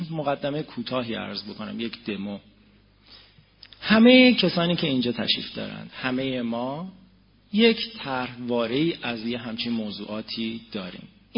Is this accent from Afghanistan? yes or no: no; Iran; بنده به عنوان یک ایرانی مسلمان